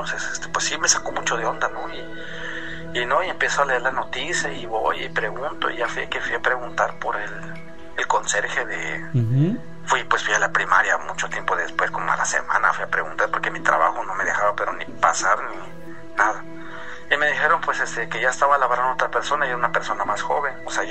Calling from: Chiapas, Mexico; nuevamente acá desde mi tierra, Hermosa, Chiapas.

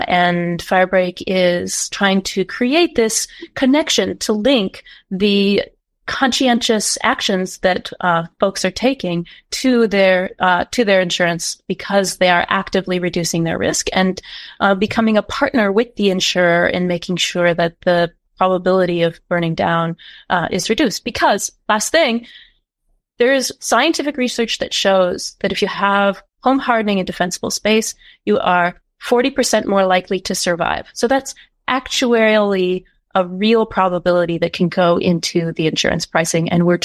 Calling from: Berkeley, California, United States; So I'm joining you from Berkeley, California.

